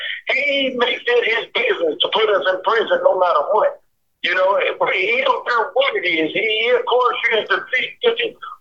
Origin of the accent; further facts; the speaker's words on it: St. Louis, Missouri, United States; I had a nice reputation of as a youngster growing up in the city of St. Louis.